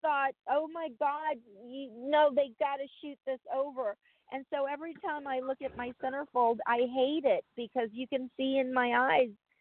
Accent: Louisiana, United States; also born or lived in Chicago; because I'm from Louisiana, I never could, this is why I left Chicago. I love Chicago, but I could never get used to the winters there.

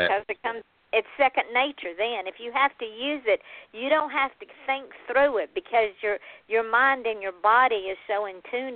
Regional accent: the South, United States; I just smile and say, "Well, bless your heart," because I'm from the South

